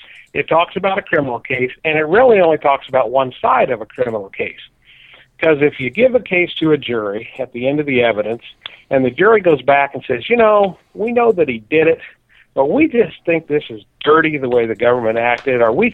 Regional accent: Jefferson City, Missouri, United States; They happen to be here in my hometown in Jefferson City.

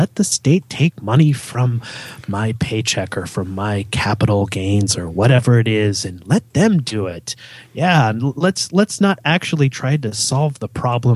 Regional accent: San Jose, California, United States; I am actually from California, San Jose, California.

